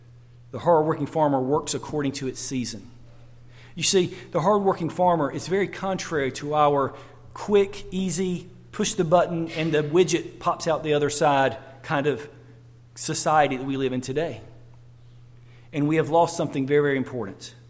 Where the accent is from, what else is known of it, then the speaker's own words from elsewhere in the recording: North Carolina, United States; accent: North Carolina; I didn't. I grew up in North Carolina. Most of you know that from my accent. And I grew up with fields all around me.